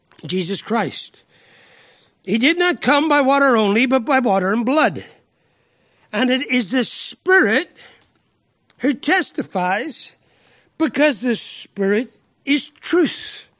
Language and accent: English; Ireland; Hey, I'm Irish.